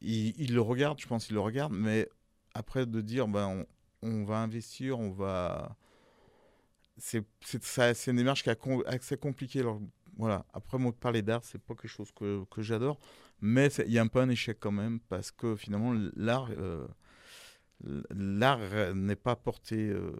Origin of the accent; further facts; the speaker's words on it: Lyon, Auvergne-Rhône-Alpes, France; je parle souvent de Lyon parce que je suis lyonnais